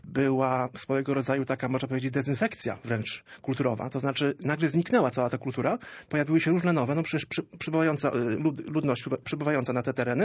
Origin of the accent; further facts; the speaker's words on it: Gdańsk, Pomeranian Voivodeship, Poland; to jest nasza tożsamość, my jesteśmy stąd